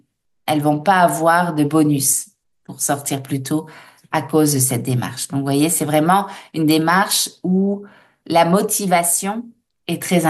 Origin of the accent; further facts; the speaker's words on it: France; Moi, je viens de la France, hein, et j'ai fait des études de droit